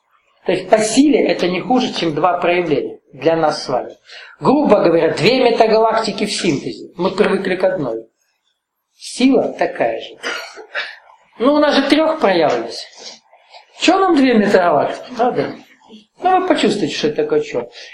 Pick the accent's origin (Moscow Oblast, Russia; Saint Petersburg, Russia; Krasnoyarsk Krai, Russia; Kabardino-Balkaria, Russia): Kabardino-Balkaria, Russia; Nalchik; Я вырос на Кавказе, школу закончил. У Нальчики.